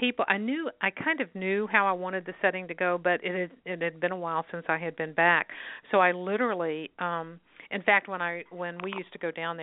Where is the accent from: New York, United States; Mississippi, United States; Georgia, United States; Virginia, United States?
Virginia, United States; Well, I was born and raised in Virginia, but my mother was born and raised in the Wiregrass, which is South Alabama.